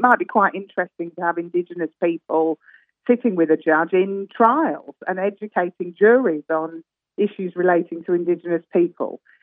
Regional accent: England, United Kingdom; accent: English; it's all very well listening to my English accent

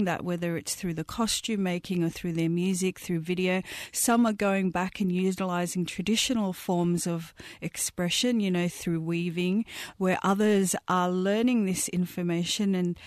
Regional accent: Fiji; born there; even though I was born in Fiji, I've been heavily involved with the Australian hip-hop scene for close to 20 years now.

